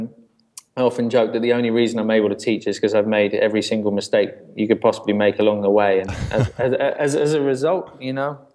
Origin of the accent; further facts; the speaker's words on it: South West England, United Kingdom; Yeah, sure. Yeah, I grew up in Southwest England